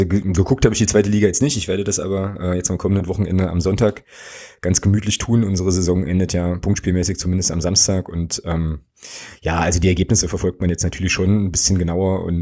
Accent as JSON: {"language": "German", "town": "Magdeburg", "region": "Saxony-Anhalt", "country": "Germany", "tie": "born there", "said": "Ich bin ja gebürtiger Magdeburger"}